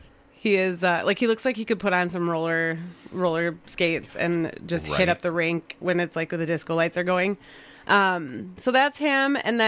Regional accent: Pine Island, United States; We grew up in Pine Island, but both of those two moved over here so we could all kind of be closer together.

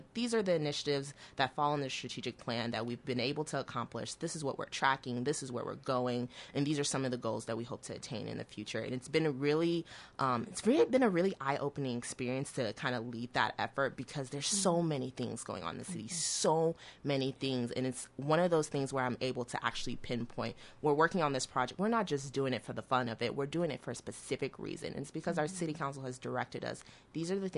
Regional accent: Oklahoma, United States; also born or lived in Nigeria; But that's where I grew up. But that's not where I was born. I was actually born in a different country. I was born in Nigeria, immigrated here with my parents when I was six, and been here ever since. But I did go to college in Oklahoma.

